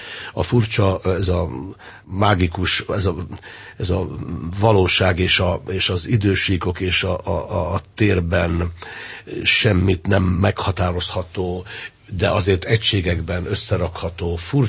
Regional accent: Székesfehérvár, Fejér, Hungary; picit hagy büszkélkedjek én félig meddig székesfehérváriként

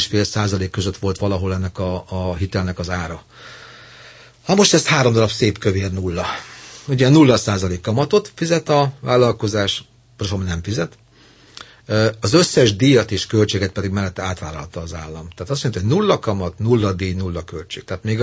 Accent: Budapest, Hungary; pesti fiú vagyok

